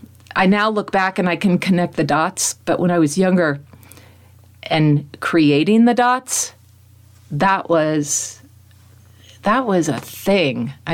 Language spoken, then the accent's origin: English; Fairfax, Virginia, United States; Because, like, growing up in Fairfax, Virginia, around D.C., I was like, oh, God, none of this, like, is for me.